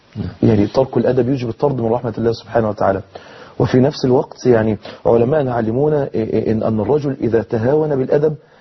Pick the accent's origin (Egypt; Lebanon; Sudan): Egypt; Mansoura, Dakahlia; إن إحنا عندنا في المنصورة النهاردة